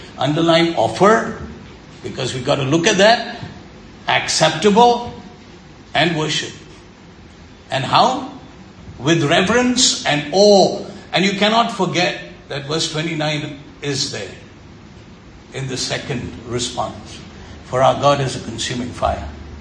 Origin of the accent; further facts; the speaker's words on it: Pune, Maharashtra, India; might call myself an NRI, really, or an OCI, or whatever I want to call myself, but it's temporary, being an Indian, being a Puneite.